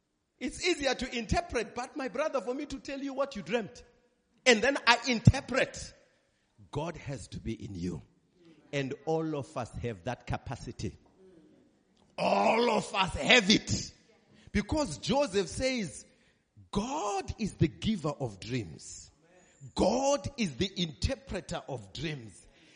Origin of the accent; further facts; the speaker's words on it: South Africa; accent: Zulu; Because I don't want my Zulu accent to mix this one up.